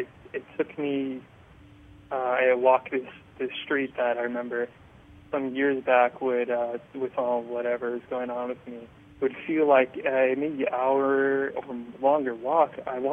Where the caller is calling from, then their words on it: Georgia, United States; I'm calling from Georgia.